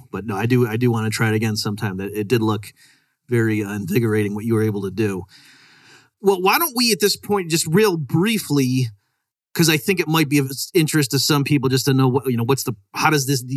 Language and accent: English; Rochester, United States; when I grew up in Rochester, and then I was going home. I forget why I was going. This was for like a high school reunion or something. There was some reason I was going back to Rochester